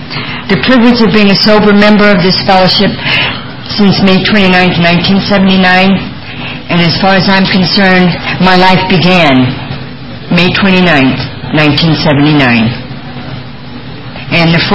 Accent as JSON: {"language": "English", "town": "Los Gatos", "region": "California", "country": "United States", "tie": "born or raised there", "said": "I grew up in Los Gatos in Santa Clara, and at age 3, I ran away from home for the first time"}